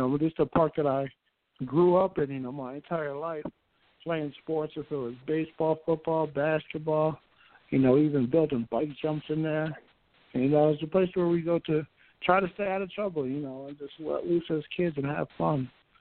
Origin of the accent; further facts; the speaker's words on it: Avenel, New Jersey, United States; I said I didn't want to leave my hometown. I want to stay in Avenel. So we knocked down my old house and rebuilt up a new house here because I didn't want to leave the people.